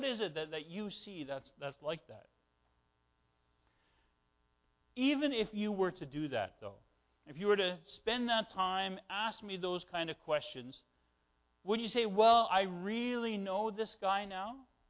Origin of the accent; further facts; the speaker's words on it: Brampton, Ontario, Canada; born there; you would discover, did you know this, that I was born in Brampton, Ontario?